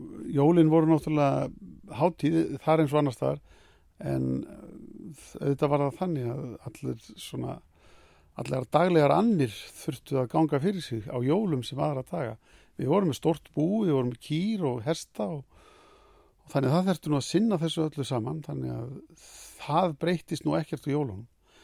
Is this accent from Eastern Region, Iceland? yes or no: no; Drangar, Westfjords, Iceland; also born or lived in Seljanes; drangana 1953 og fluttu þá norður. Þá ég 7 ára gamall. Þannig að ég sem sagt alinn á Seljanesi upp til 7 ára aldurs og síðan á Dröngum allt þar til að flutt var frá Dröngum 1966.